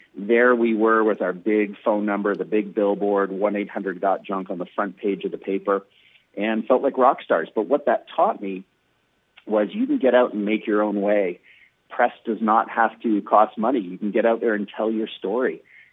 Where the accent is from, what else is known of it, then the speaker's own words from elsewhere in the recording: Canada; also born or lived in San Francisco, United States / England / Sweden; Yeah, I was born in San Francisco. I, at 8 years old, moved to Canada. My mother remarried a Canadian, my doctor dad, and we definitely traveled.